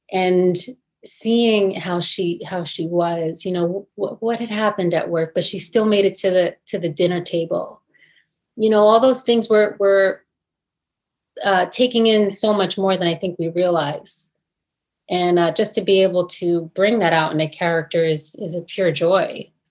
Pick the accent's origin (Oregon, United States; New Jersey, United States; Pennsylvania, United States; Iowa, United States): New Jersey, United States; accent: Jersey; I'm not. I mean, I grew up in New Jersey. Maybe I have a Jersey accent.